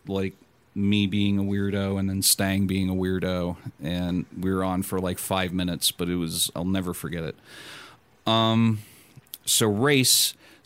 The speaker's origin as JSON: {"language": "English", "town": "Shaker Heights", "region": "Ohio", "country": "United States", "tie": "born or raised there", "said": "I grew up in Shaker Heights"}